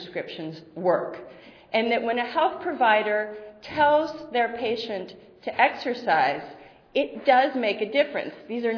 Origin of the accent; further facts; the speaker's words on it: Berkeley, California, United States; This is my hometown of Berkeley, California.